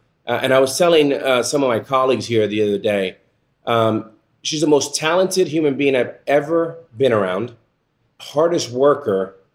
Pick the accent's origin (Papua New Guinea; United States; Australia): United States; B, that I'm an American in the greatest country in the world.